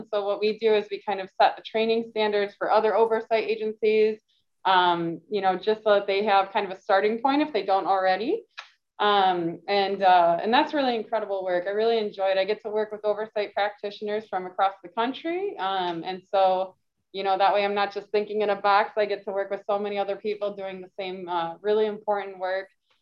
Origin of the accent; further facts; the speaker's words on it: Michigan, United States; I moved here from Michigan. I'm born and raised there.